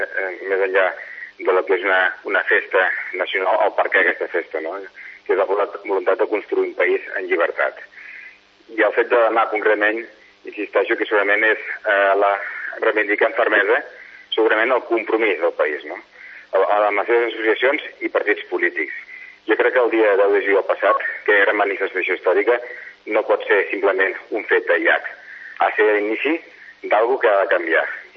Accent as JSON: {"language": "Catalan", "region": "Catalonia", "country": "Spain"}